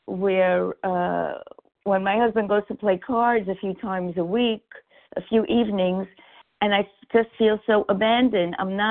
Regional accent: New York, United States; now in Florida, United States; I'm calling from Florida, but I am from New York on the list.

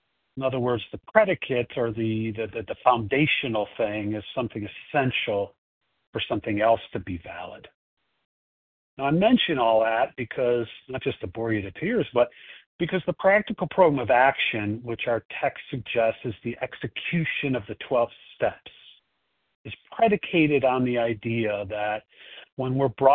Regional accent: Chicago, Illinois, United States; I am from Chicago, and I will be the host for the presentation today.

